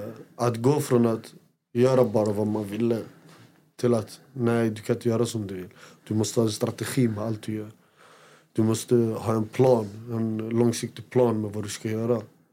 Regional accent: Råby, Västmanland County, Sweden; Jag kommer från Råby. Jag kommer från en ort som heter Råby. En liten ort. Folk vet inte ens om oss som är därifrån.

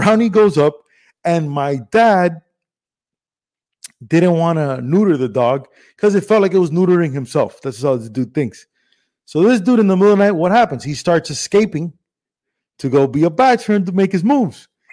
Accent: Cuba; now in United States; We're from Cuba, left a communist country to come to the United States.

